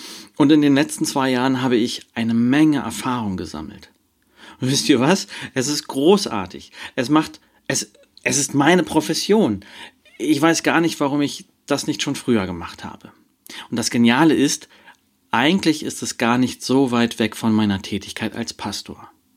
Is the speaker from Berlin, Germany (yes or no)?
yes; Berlin, Germany; moved away; denn dieser Anbieter kommt aus Berlin, meiner alten Heimat. Wunderbar. Also, ich bin umgezogen.